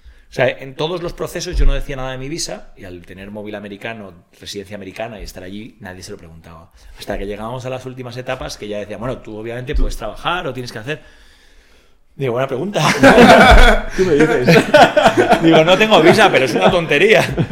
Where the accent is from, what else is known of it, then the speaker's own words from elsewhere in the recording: Madrid, Community of Madrid, Spain; Yo soy un paleto de Madrid.